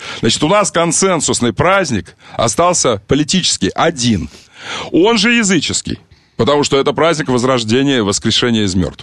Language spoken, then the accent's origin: Russian; Kharkiv, Kharkiv Oblast, Ukraine; А я вам скажу, харьковчанин, не учите меня украинскому. Я его не знаю. Я учил его от своих родственников.